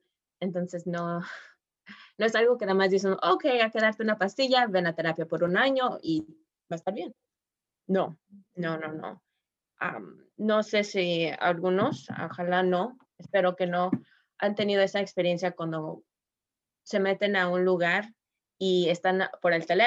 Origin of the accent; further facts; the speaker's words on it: Texas, United States; born there; mis papás son de la Ciudad de México, yo soy nacida en Texas.